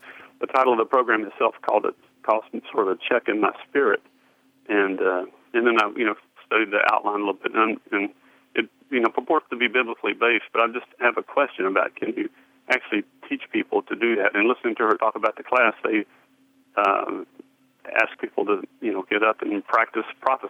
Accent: Atlanta, Georgia, United States; Actually, I'm in New York City as I travel in my work, but we are from Atlanta.

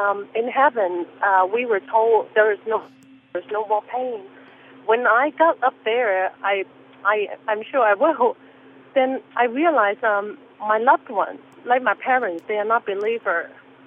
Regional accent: Hong Kong; I grew up in Hong Kong

